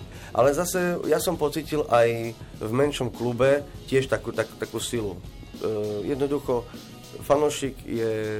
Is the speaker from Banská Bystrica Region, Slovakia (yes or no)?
no; Prešov, Prešov Region, Slovakia; už som doma tu, z Spišskej Rado sme doma v Prešove